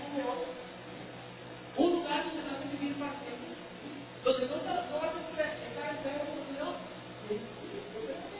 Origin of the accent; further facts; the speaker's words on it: United States; especialmente en mi país, en los Estados Unidos